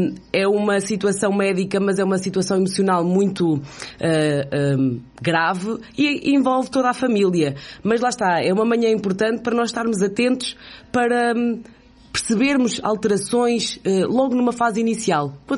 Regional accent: Gafanha, Aveiro, Portugal; Eu sou geração 86, não posso dizer nascida e criada, porque quase todos nós nascemos no Hospital de Aveiro, mas muito orgulhosa de viver cá e de ser gafanhoa.

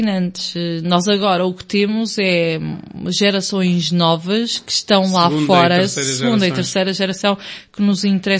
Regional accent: Gafanha de Aquém, Aveiro, Portugal; also born or lived in Ílhavo; nasci em Ilhavo, no Hospital de Ilhavo, cresci na Gafanha de Aquém, portanto, logo os primeiros dias de vida vou para a Gafanha de Aquém. Neste momento, habito na Costa Nova, E tenho mãe da Gafanha da Nazaré e pai de Ilhavo.

